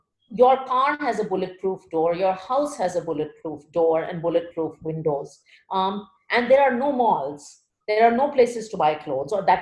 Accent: Pakistan; born there; So I was born in Pakistan, and it's very unconventional for an Indian citizen to be born in Pakistan.

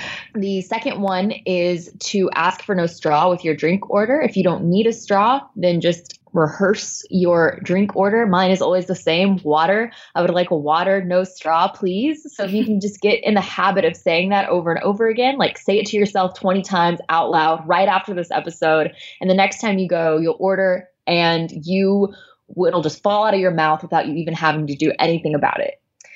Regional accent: Arkansas, United States; Yeah, so I'm actually from Arkansas, which isn't really the most green progressive state in America.

